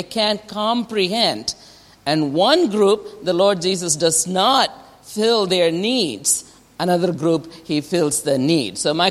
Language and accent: English; India; when I grew up in India